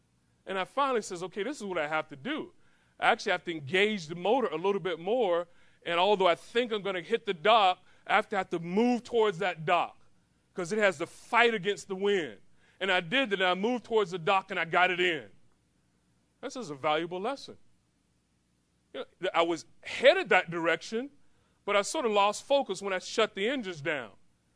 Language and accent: English; Florida, United States; Because I'm from Florida and lakes everywhere, so we ski.